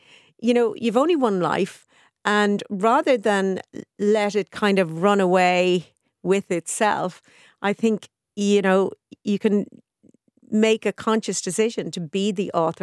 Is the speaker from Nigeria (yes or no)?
no; Ireland; as an Irish person